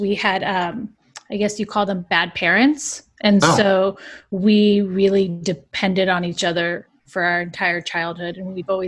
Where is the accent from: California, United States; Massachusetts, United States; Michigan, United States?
California, United States; Seal Beach; Seal Beach, California, just down the coast.